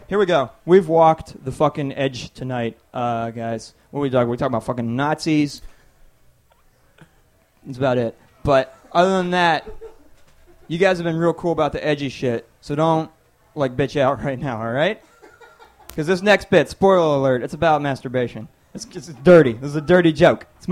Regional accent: Alabama, United States; also born or lived in Ohio; now in Washington, United States; I grew up in Alabama.

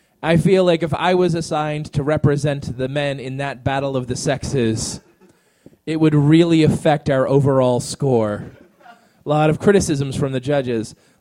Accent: Maryland, United States; I grew up in Eastern Maryland.

